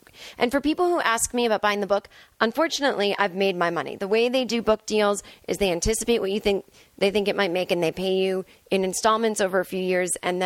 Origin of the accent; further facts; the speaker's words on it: United States; I mean, I know he's from London, but I'm from America.